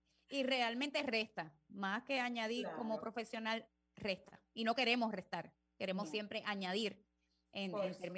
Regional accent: Puerto Rico; somos caribeños, claro. Somos boricuas

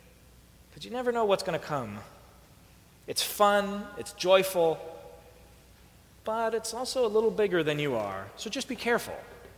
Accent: Oakland, California, United States; Growing up in Oakland, it was always this place of orientation.

